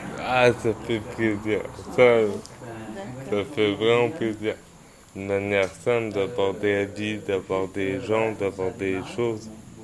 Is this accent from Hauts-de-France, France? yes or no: no; Grenoble, Auvergne-Rhône-Alpes, France; Parce que moi, je ne viens pas du tout avec Vienne. Je viens de Grenoble.